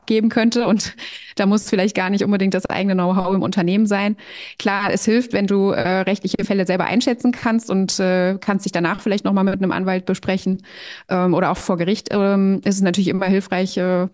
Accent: Kassel, Hesse, Germany; ich komme aus Kassel, also die Mitte Deutschlands, immer gut für Reisen.

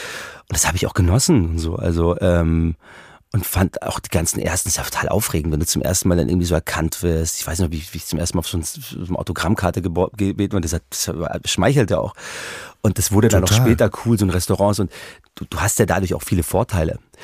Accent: Munich, Bavaria, Germany; born there; ich nach dazu als Österreicher mit Migrationshintergrund, obwohl ich bin in München geboren und so, aber mir wird ja auch noch, ich bin auch noch Österreicher

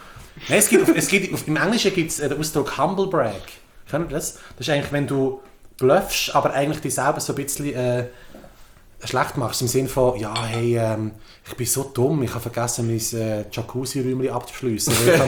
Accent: Trimbach, Solothurn, Switzerland; Also ich bin in Trimbach aufgewachsen.

